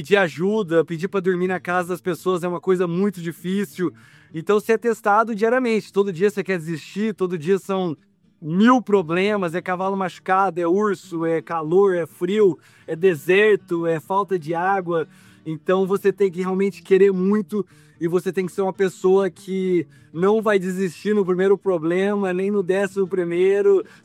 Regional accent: Espírito Santo do Pinhal, São Paulo, Brazil; Eu sou de Espírito Santo do Pinhal, no interior de São Paulo, uma cidade a 2 horas da capital.

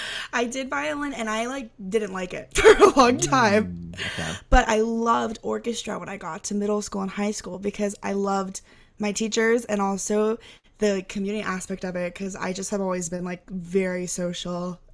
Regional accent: Houston, Texas, United States; Yes, I grew up in Houston, Texas.

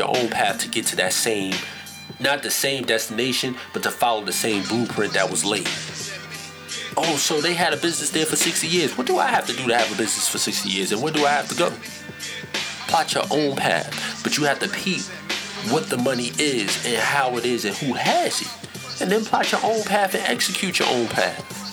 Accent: New York, United States; The dude, when I was growing up in New York, it was Chinese restaurants.

